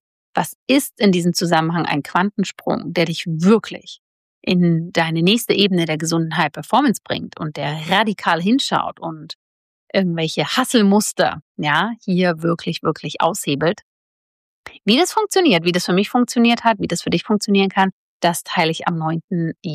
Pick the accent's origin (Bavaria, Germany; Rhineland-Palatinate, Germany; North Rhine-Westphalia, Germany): Bavaria, Germany; ich bin ja in Bayern aufgewachsen